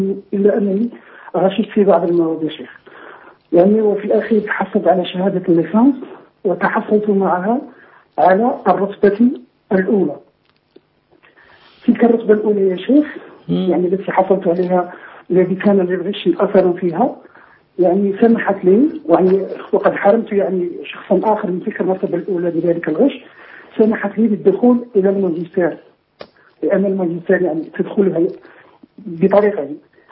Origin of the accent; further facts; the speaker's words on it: Morocco; وأنا من المغرب.